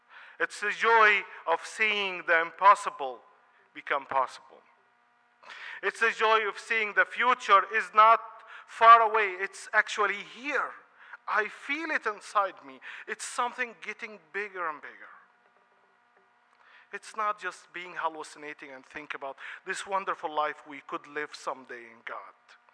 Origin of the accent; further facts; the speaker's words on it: Tayeba, Minya Governorate, Egypt; I was born in Egypt in a Christian family, which we lived in a village called Tayeba, which is located in the Minya province of Egypt. It's like 4 hours southern Cairo.